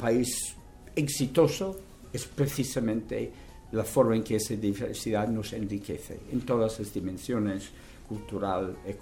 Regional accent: Western Canada, Canada; donde yo nací y crecí, que es el oeste, que no es una región predominantemente francófona, pero sin embargo en la ciudad un barrio francófono, una universidad francófona

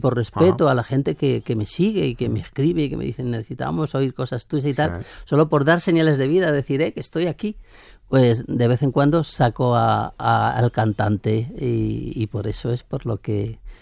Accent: Úbeda, Andalusia, Spain; vuelvo a mi ciudad natal, a Úbeda, ¿eh?

